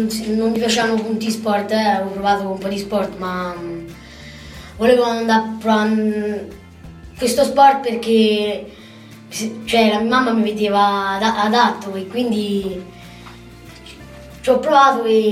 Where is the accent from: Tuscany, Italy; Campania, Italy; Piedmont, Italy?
Tuscany, Italy; Rapolano Terme; Io ho 12 anni e vengo da Rapolano Terme.